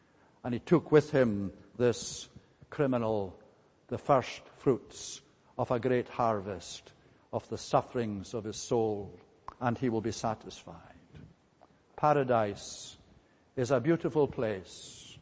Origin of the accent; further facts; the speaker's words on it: Fort William, Scotland, United Kingdom; Fort William, my hometown, is in the northwest part of Scotland.